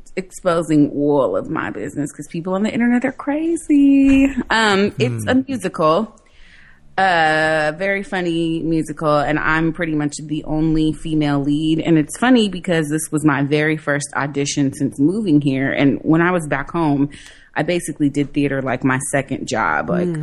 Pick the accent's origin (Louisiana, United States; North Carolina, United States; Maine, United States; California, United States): California, United States; I love California. I'm from the Bay Area. I'm from all over the Bay Area. I was born on the peninsula